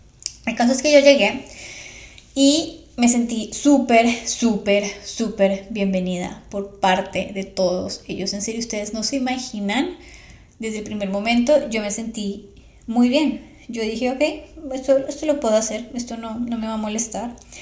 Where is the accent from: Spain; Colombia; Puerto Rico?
Colombia; now in United States; Y yo soy la mujer colombiana que vino y llegó a sus vidas.